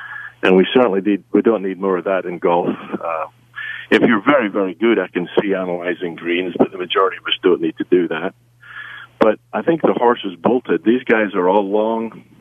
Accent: Scotland, United Kingdom; Carnoustie in Scotland, my home country

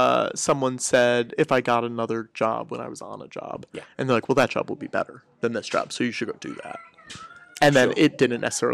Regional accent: Connecticut, United States; You know, I'm from Connecticut, like, small suburban Connecticut.

